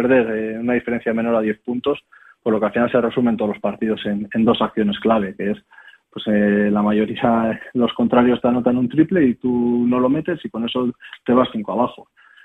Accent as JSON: {"language": "Spanish", "town": "Bilbao", "region": "Basque Country", "country": "Spain", "said": "el que más lejos vive del pabellón soy yo, que soy de Bilbao, todos los demás son del pueblo"}